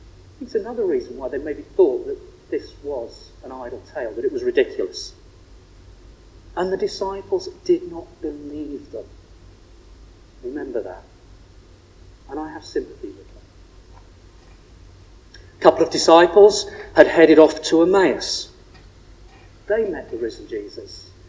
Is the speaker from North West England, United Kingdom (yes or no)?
yes; North West England, United Kingdom; I grew up on Merseyside, so I know Knotty Ash.